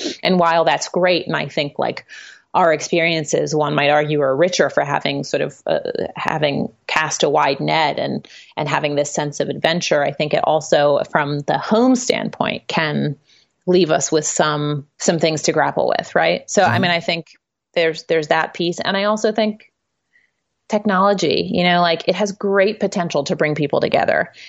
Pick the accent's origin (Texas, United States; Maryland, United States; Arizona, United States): Maryland, United States; I grew up in Maryland